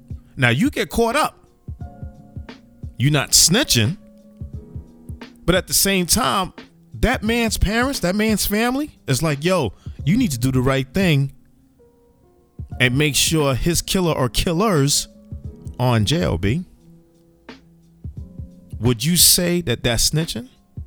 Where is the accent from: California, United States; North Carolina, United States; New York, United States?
New York, United States; Bronx; I'm from the Bronx. Streets talk.